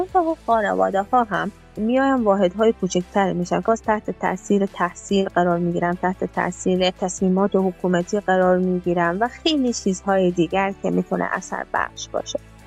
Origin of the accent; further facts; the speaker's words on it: Afghanistan; moved away; این امید میرفت که مثلا تمام کسانی که به بیرون از افغانستان مهاجرت کردم خود را رها بکنم